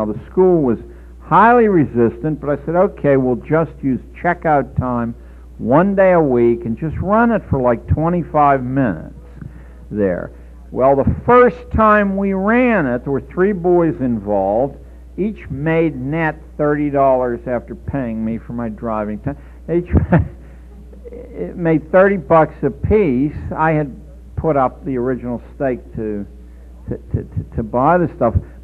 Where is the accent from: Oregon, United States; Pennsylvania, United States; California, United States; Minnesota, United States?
Pennsylvania, United States; Pittsburgh; moved away as an adult